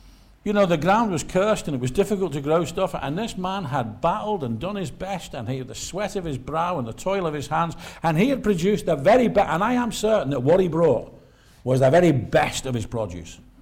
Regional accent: Liverpool, North West England, United Kingdom; We had a great preacher near where I was brought up in Liverpool, across the other side, on the posh side, on what the Wirral, as we call it

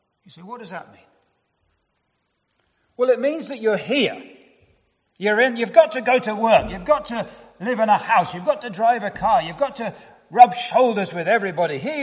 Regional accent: England, United Kingdom; Perhaps even more so than I'm proud of being an Englishman.

